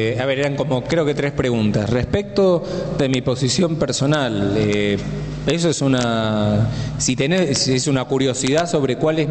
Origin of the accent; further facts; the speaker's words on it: Argentina; para nosotros como argentinos sale directamente sin procesar